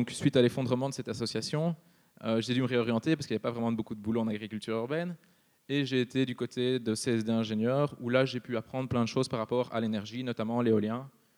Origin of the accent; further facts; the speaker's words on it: Brussels, Belgium; D'abord, je suis bruxellois